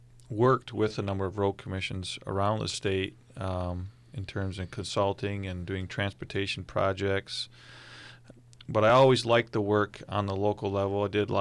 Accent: Michigan, United States; I was born and raised in Osceola County.

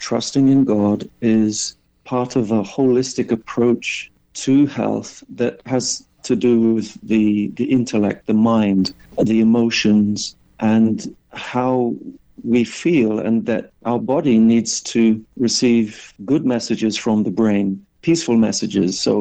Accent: Reading, South East England, United Kingdom; Well, I was born and raised in England, Reading, Berkshire

